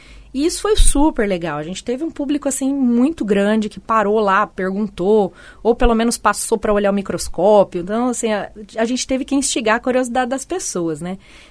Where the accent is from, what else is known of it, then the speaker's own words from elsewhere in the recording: Bahia, Brazil; eu vim da Bahia, outro veio do Maranhão, muita gente daqui mesmo